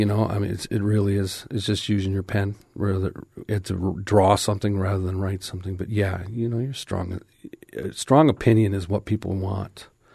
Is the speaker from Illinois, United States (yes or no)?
no; Binghamton, New York, United States; Well, I grew up in Binghamton, New York, but the little town of Main End, the boys' little league team won the world championship.